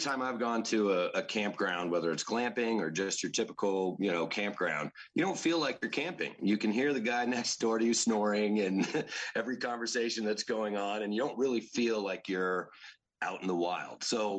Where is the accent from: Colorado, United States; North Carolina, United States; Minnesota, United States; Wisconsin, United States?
Colorado, United States; Victor; I was born in Victor near Cripple Creek. Mm-hmm. Born and raised Colorado native, and love the outdoors